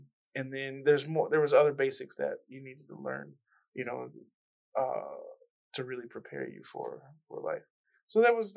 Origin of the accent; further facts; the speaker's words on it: Michigan, United States; also born or lived in Chicago; So I was born in Chicago, but 6 years old, we moved to Michigan and then grew up in Michigan.